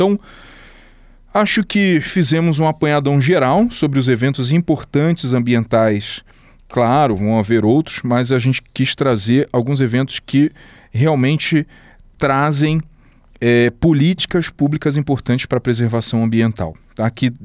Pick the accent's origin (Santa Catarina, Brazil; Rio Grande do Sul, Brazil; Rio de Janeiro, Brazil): Rio de Janeiro, Brazil; Eu sou do Rio de Janeiro, minha família é de lá, meus amigos são de lá, conheço muita gente lá e realmente estudei lá, né?